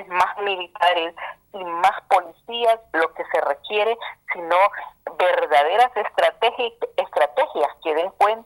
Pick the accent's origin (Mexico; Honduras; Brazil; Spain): Honduras; la sororidad que esperamos como hondureños cuando se causa luto en las familias